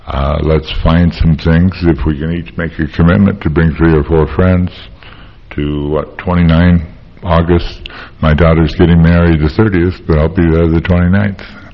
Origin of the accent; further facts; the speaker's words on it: Tooele, Utah, United States; What is interesting is I'm originally from Tooele. I'm the former county chairman of the Republican Party from Utah County.